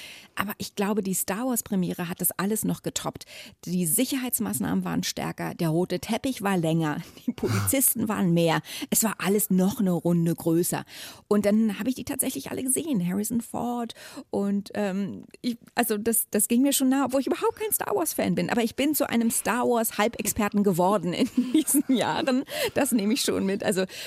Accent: East Germany, Germany; Weil ich bin ja im Osten aufgewachsen. Ich bin in der DDR aufgewachsen.

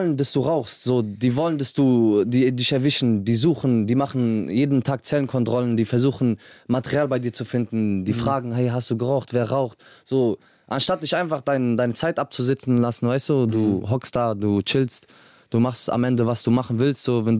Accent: Casablanca, Morocco; also born or lived in Agadir; Ich komme aus Casablanca und Agadir, deswegen

